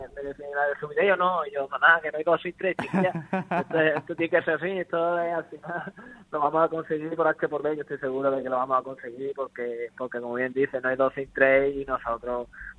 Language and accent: Spanish; Málaga, Andalusia, Spain; para mí, como malagueño que soy, es maravilloso